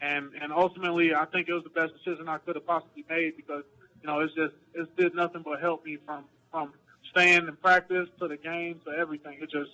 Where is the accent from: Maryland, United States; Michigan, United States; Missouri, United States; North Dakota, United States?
Missouri, United States; St. Louis; And then, secondly, it's just my hometown, man. I'm a St. Louis, Missouri kid.